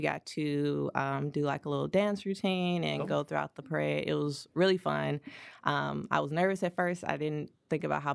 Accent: St. Louis, Missouri, United States; now in California, United States; Yeah, originally from St. Louis, Missouri, but I have been living in California for the past 6 years.

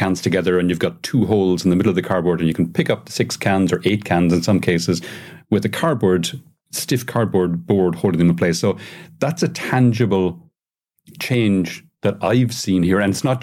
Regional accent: Ireland; now in Spain; I mean, I see here in Spain, I'm Irish.

